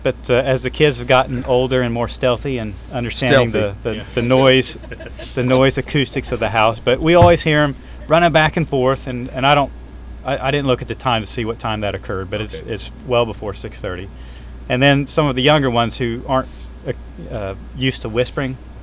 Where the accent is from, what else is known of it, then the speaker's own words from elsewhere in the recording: Ponca City, Oklahoma, United States; born there; I was born in Ponca City